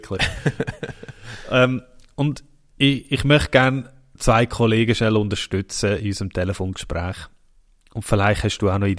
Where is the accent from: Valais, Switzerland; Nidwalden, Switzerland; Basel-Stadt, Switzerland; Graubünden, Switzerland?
Nidwalden, Switzerland; Also, wir sind ja auf dem Land aufgewachsen, in Nidwalden.